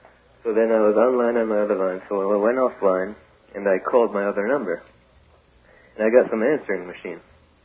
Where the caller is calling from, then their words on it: New York, United States; Calling from New York, the suburbs, right?